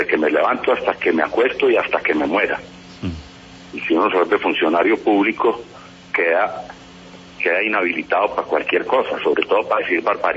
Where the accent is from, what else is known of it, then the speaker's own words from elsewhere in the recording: Colombia; yo no estoy allá como colombiano, sino como ciudadano del mundo